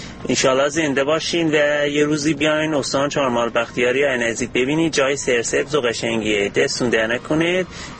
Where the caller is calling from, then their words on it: Birmingham, West Midlands, United Kingdom; از برمینگهام انگلستان با تماس میگیرم. اصلیت بختیاری دارم،